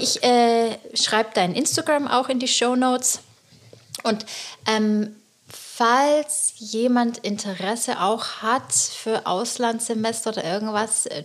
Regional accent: Germany; wie ich da angefangen habe, wenn du als Deutsche bei einer großen Show dabei warst, das war schon mega, weil es waren halt immer die Amis

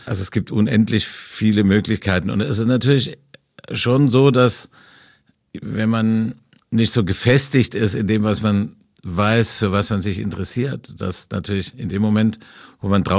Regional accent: Baden-Württemberg, Germany; für mich vom aus dem Dorf in Schwaben.

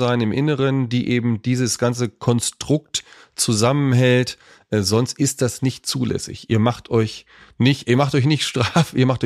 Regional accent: Lower Saxony, Germany; du warst im Weserbergland, in meiner alten Heimat.

